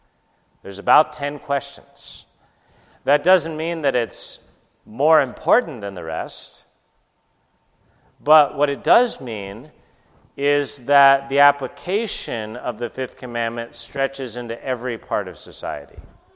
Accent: California, United States; Maybe most of you know I'm from Southern California. We have a visitor from my same hometown, which is great.

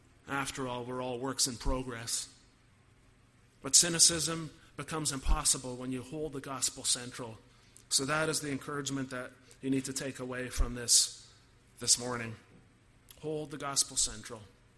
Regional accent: Canada; Now we are Reformed. Many of us have at least a little bit of Dutch in our background, and on top of that, we're Canadian.

